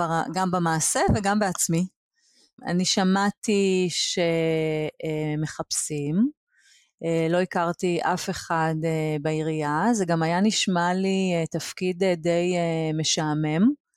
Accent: Aloney Yitzhak, Haifa District, Israel; also born or lived in Mexico City / Brussels; now in Tel Aviv, Israel; אני היגרתי לתל אביב מחיפה, נולדתי וגדלתי בכפר הנוער אלוני יצחק, שני ההורים שלי היו מורים שם, ונדדתי גם בין ארצות, היינו פעמיים בשליחות חינוכית, פעם במקסיקו סיטי ופעם בבריסל, ככה שהשורשים שלי מגוונים

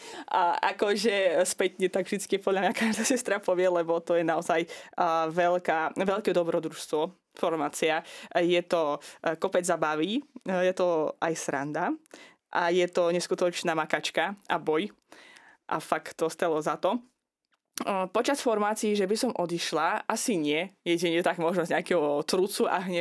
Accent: Azerbaijan; keďže som nevyrastala na Slovensku, ale vyrastala som v ďalekom Azerbajdžane, v krajine, kde ani nie je úplne, že kresťanstvo také bežné

